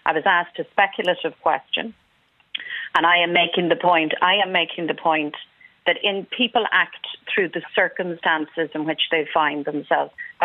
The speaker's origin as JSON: {"language": "English", "country": "Ireland", "said": "I mean, I'm an Irish Republican. I believe in the right to the people, all of the people of this Ireland, to self-determination, to freedom."}